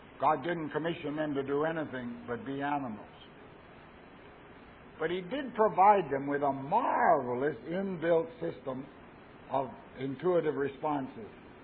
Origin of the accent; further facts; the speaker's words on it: Canada; I'm a Canadian, and we're very proud of our Canadian geese.